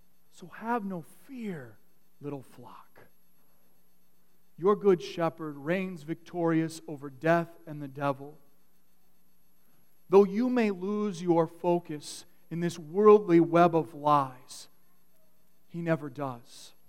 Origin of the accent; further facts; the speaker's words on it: Michigan, United States; For those of you who don't know, I'm from Michigan